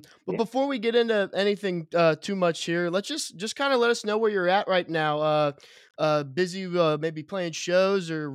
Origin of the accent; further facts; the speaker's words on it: Kentucky, United States; But I'm from Northern Kentucky. A lot of people just consider it Ohio. It's like 20 minutes from Cincinnati.